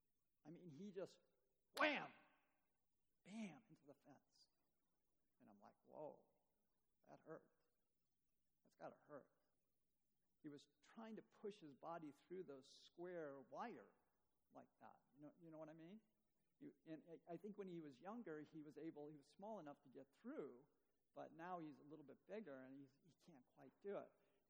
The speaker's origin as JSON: {"language": "English", "town": "Chicago", "region": "Illinois", "country": "United States", "tie": "born or raised there", "said": "I grew up, I was born in Chicago, so I am not a country boy."}